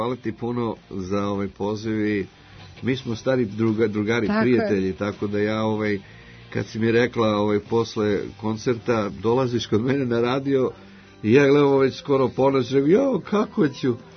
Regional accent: Belgrade, Serbia; now in Los Angeles, United States; ja sam deo Beograda, ovo je moj rodni grad, ja živim jako dugo u Los Angelesu, ali kad god sam ovde, znaš, ovde su koreni, jel tako, ovde familija, prijatelji, rodbina

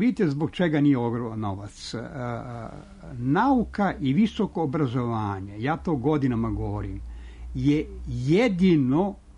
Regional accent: Surdulica, Southern and Eastern Serbia, Serbia; Radnik iz Surdulice, to je tamo negde moj zavičaj.

